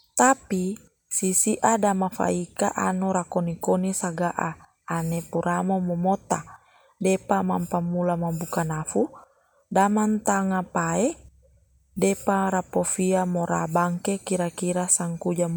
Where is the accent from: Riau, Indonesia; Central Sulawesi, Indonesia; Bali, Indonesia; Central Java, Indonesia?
Central Sulawesi, Indonesia; Tojo Una-Una; Tojo Una-Una, Provinsi Sulawesi Tengah. Saat ini saya akan membacakan sebuah cerita yang terdapat di daerah saya